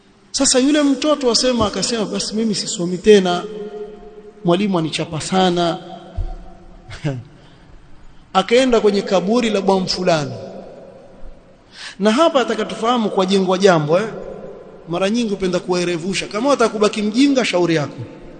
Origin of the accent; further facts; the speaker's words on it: Mombasa, Coast, Kenya; born there; Sasa mimi si mtu wa Mombasa, si nazaliwa pale.